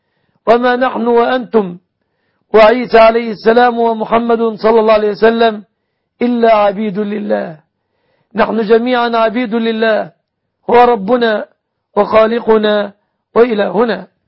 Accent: Egypt; بلادنا مصر السنية

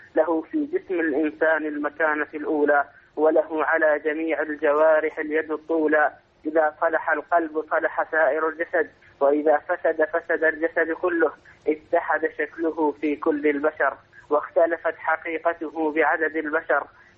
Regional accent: Iraq; من العراق

